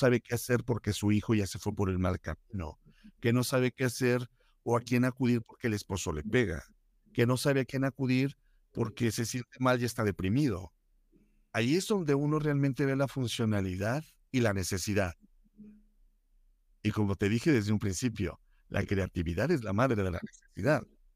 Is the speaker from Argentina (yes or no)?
no; Fresnillo, Zacatecas, Mexico; Fresnillo, Zacatecas, ciudad de donde yo soy. Fresnillo, Zacatecas es una ciudad minera que está en el mero centro de la República Mexicana